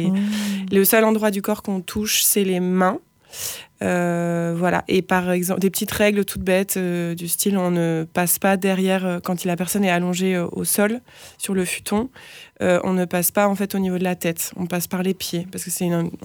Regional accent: Lille, Hauts-de-France, France; je suis praticienne de shiatsu depuis 3 ans. Je viens de Lille à la base et ça fait 6 ans que je suis arrivée en Aveyron.

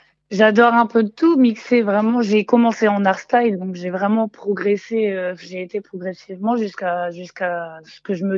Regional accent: northern France, France; Du nord de la France

